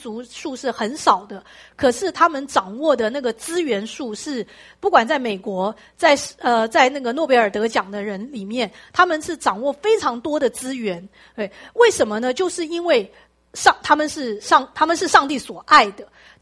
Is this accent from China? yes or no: no; Taiwan; 就是我们这些人，我们台湾人，我们台湾人的心意